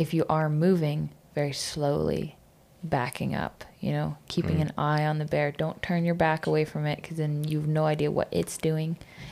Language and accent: English; British Columbia, Canada; I grew up here in the Fraser Valley on like a hobby farm way out in wherever. And so we were technically in like wildlife country.